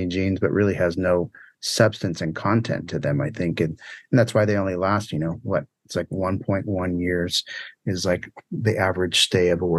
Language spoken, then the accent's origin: English; San Diego, California, United States; I think that was a challenging thing for me, again, growing up in San Diego, growing up around all these artists at the time where other artists were doing.